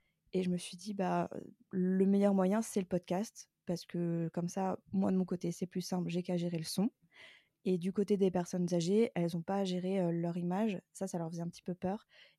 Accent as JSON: {"language": "French", "region": "Grand Est", "country": "France", "said": "j'ai 32 ans, je suis alsacienne et je vis près de Strasbourg."}